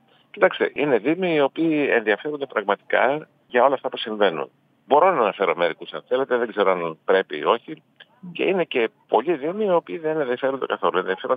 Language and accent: Greek; Ampeliko, Thessaly, Greece; Εγώ θυμάμαι στο χωριό μου, στο Αμπελικό Καρδίτσα, μικρό παιδί, όλοι οι κάτοικοι του χωριού που ήταν γύρω στους 400 κατοίκους